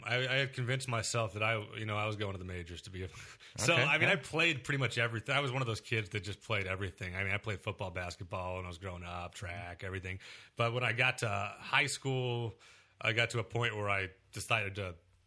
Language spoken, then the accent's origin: English; Omaha, Nebraska, United States; also born or lived in Pennsylvania / Little Rock, Arkansas; I was born in Pennsylvania, but okay. I moved when I was young. My dad works at the railroad, so then we moved all over the place when I was a kid. But okay. I remember Little Rock, Arkansas, and then we moved to Omaha in second or third grade